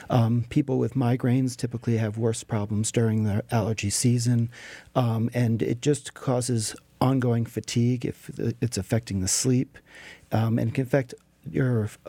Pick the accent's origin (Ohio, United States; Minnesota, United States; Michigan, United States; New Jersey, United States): New Jersey, United States; From New Jersey.